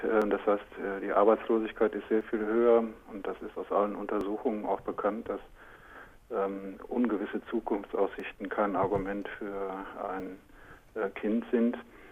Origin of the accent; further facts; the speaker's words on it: East Germany, Germany; Und vielleicht ist das im Westen noch etwas beunruhigender als bei uns im Osten.